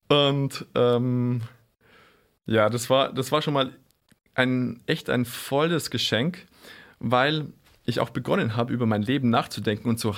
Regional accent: Bavaria, Germany; aufgewachsen bin ich in der Nähe von Chiemsee in Bayern.

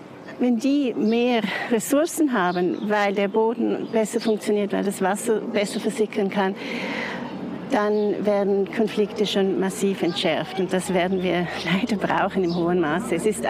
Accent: Lebanon; Ich bin im Libanon aufgewachsen

